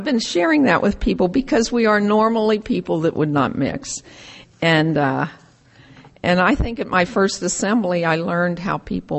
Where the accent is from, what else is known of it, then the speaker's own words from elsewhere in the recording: Ireland; because I'm an Irish woman